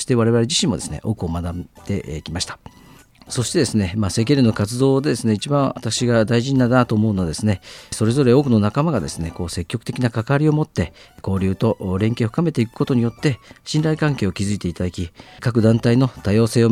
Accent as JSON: {"language": "Japanese", "town": "Okazaki", "region": "Aichi", "country": "Japan", "tie": "born or raised there", "said": "私は生まれも育ちも岡崎市で、高校卒業して大学、そして名古屋大阪に行ってたんですけれども、"}